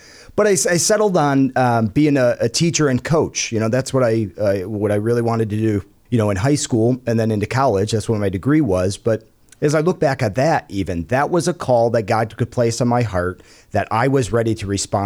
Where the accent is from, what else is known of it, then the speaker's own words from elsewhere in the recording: Grafton, United States; I grew up in Grafton.